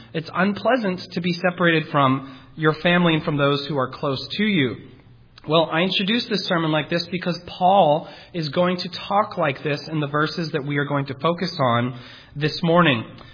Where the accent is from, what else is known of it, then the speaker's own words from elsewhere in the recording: Massachusetts, United States; I grew up in Massachusetts, as you probably know, and when I was 11 years old, we lived next door to my grandparents